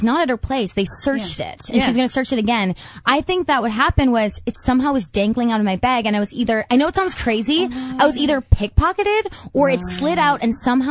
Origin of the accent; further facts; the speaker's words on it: Fiji; now in Melbourne, Australia; We, cause we came from Fiji, which was really hot and beachy. We thought